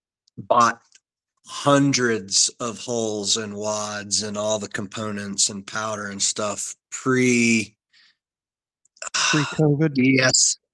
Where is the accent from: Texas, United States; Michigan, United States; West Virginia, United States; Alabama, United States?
West Virginia, United States; I'm from West Virginia. I lived there pretty much all my life, hunting up and down the East Coast. And 2 years ago, I moved out to Missouri and live in the middle of the Ozarks.